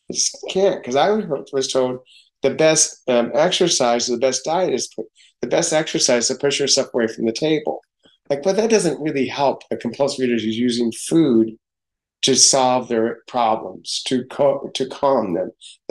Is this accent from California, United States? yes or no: yes; California, United States; also born or lived in Oklahoma; I was born in Oklahoma, but I was shipped to California to live with my grandmother because my parents were getting a divorce, and I felt different in California.